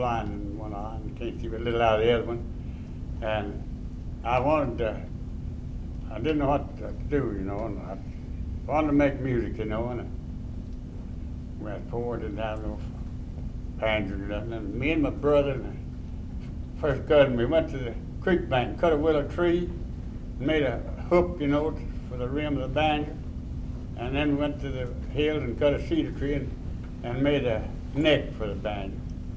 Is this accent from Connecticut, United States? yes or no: no; Virginia, United States; Well, I was born and raised down in Russell County, Virginia, in the lower end of the county, down pretty close to Tennessee. And I was born in 1890, December the 26th, and raised up on a farm.